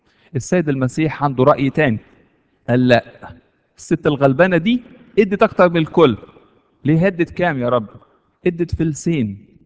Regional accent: Egypt; واحنا معرفش ليه كمصريين لما حد ما يكونش عنده يعني وقت يتكلم معانا

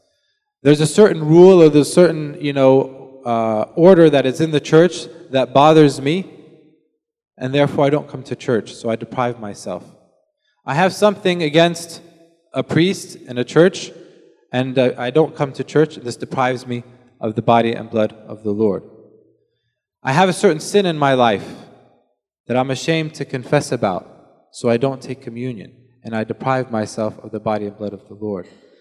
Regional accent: Florida, United States; I remember where I grew up in Florida, in my childhood, the closest church to us was 4 hours away.

